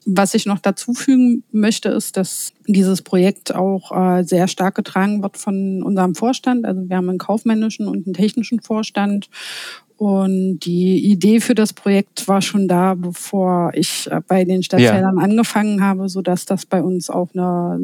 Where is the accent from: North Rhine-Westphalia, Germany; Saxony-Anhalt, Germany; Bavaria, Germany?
Saxony-Anhalt, Germany; Wernigerode; Das habe ich damals in Wernigerode in meiner Heimatstadt